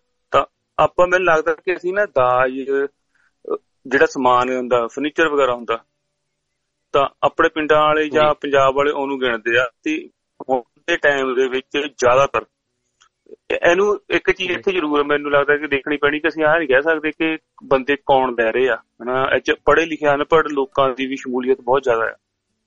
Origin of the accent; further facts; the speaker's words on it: Punjab, India; ਚਲੋ ਅਸੀਂ ਪੰਜਾਬੀ ਹਾਂ, ਪੰਜਾਬੀ ਇੱਕੋ ਕੌਮ ਦੀ ਗੱਲ ਕਰ ਲਈਏ